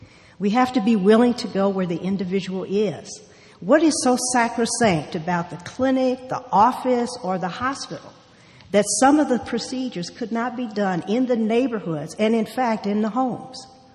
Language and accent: English; St. Louis, Missouri, United States; now in California, United States; I grew up in St. Louis, Missouri, a Midwestern city. It's a nice place to be from, is what I usually like to say.